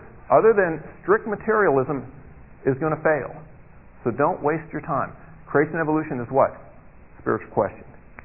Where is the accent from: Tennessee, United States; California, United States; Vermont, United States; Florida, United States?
California, United States; Okay, but I'm from California, so I can do weird things.